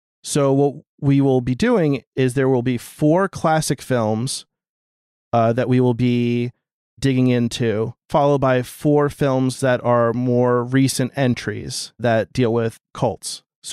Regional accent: New Jersey, United States; genuinely, he's a kind-hearted soul, and I'm from New Jersey, so that's weird to me.

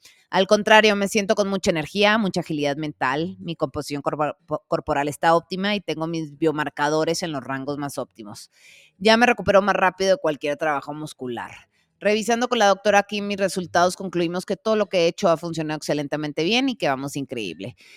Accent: Guaymas, Sonora, Mexico; Por si no sabías, soy de Guaymas, Sonora.

